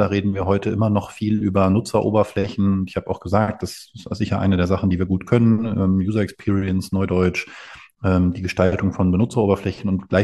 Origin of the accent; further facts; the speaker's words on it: Lower Saxony, Germany; Ich komme ja aus der Region, Wolfsburg hat das mal probiert vor vielen Jahren.